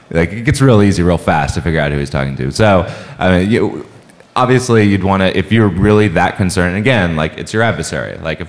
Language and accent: English; United States; You know, I'm an American, I'm standing in America, and I'm happy to help the people of China.